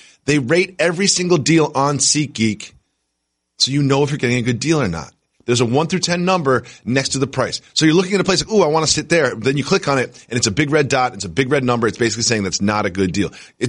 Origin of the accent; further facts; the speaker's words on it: Amherst, Massachusetts, United States; I grew up in Amherst, Massachusetts. Growing up, the Red Sox were always on my television.